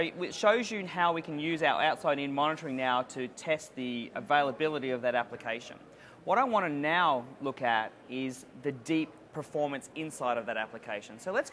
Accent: Adelaide, South Australia, Australia; now in Sydney, Australia; I'm really from Adelaide, but I don't tell many people that.

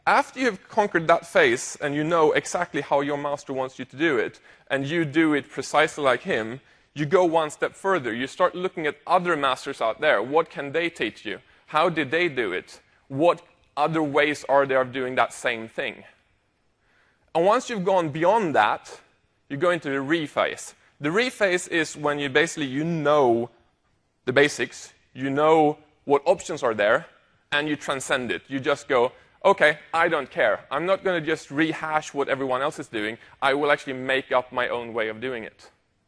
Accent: Sweden; English is a second language; I am from Sweden, by the way. So if you don't hear and understand what I'm saying, tough.

